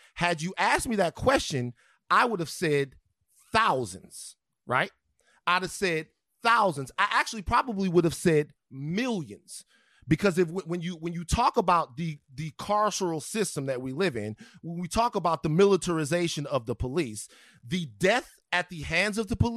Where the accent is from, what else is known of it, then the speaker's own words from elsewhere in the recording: Baton Rouge, Louisiana, United States; I'm from Baton Rouge.